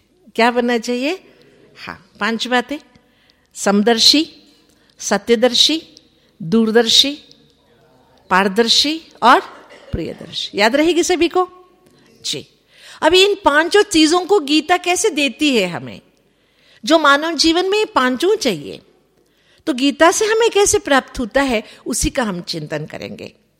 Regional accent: Karnataka, India; हमारे यहां, मैं कर्नाटक से आती हूं, हमारे यहां कर्नाटक में किसी गांव में

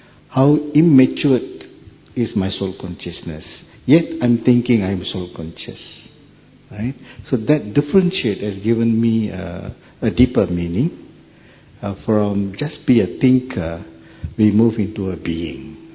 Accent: Malaysia; English is a second language; Om Shanti … from Malaysia.

